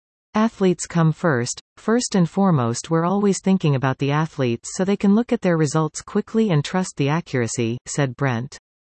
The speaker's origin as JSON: {"language": "English", "country": "Canada", "said": "As a Canadian, I was unable to attend the Winter Olympic and Paralympic Games in Vancouver 2010."}